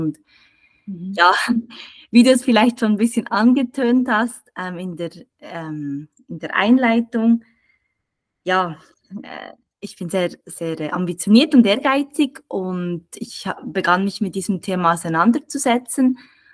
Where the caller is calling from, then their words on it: Straelen, North Rhine-Westphalia, Germany; Aus Strehlen, das ist so ein kleines Dorf an der holländischen Grenze